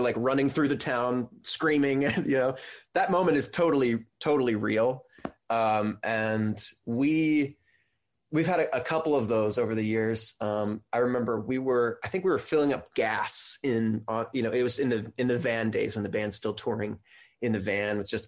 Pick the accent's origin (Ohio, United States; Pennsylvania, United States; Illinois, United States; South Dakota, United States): Ohio, United States; now in California, United States; Yeah, well, I'm from Ohio, but I live in California now